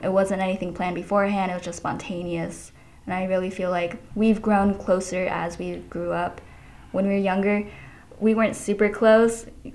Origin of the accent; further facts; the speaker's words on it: Portland, Oregon, United States; I grew up in Portland, Oregon. My dad and sister still live there.